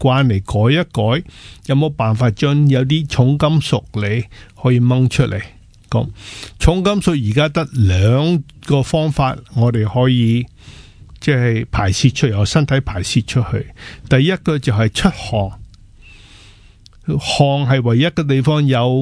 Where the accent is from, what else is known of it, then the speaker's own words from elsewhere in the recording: Hong Kong; now in United States; 因为我香港大嘅